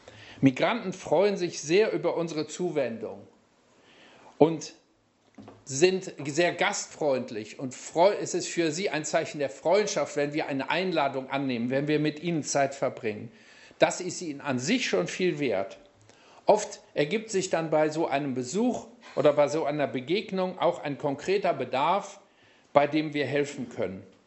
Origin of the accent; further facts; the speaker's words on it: Germany; Als Deutscher gelten wir ja auch im Ausland als Ausländer.